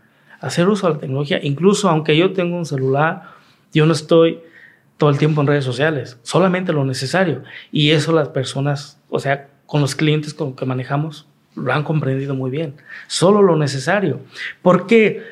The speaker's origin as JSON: {"language": "Spanish", "country": "Mexico", "said": "nosotros como latinos somos más cálidos. Mexicanos"}